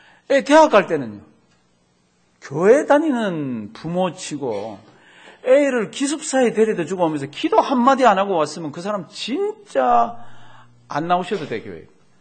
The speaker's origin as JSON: {"language": "Korean", "country": "South Korea", "moved": "yes", "lives_now": "United States", "said": "우리는 다 한국에서 온 사람이잖아요."}